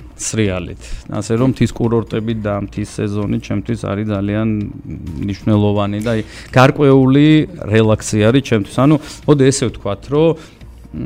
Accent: Guria, Georgia; გურული ვარ და საკმაოდ სწრაფები ვარ გურულები ხცნობილები ვარ

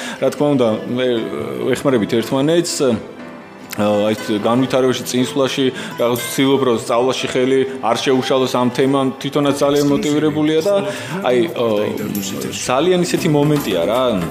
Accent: Martvili, Samegrelo-Zemo Svaneti, Georgia; წარმოშობით მარტვილის რაიონიდან ვარ და ანუ გვეგონა რომ ვიცოდით სამეგრელო

